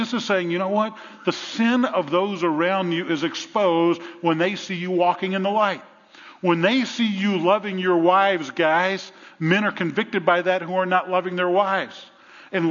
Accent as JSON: {"language": "English", "town": "New Orleans", "region": "Louisiana", "country": "United States", "tie": "born or raised there", "said": "You know, I grew up in New Orleans. In New Orleans, there are roaches as long as my forearm."}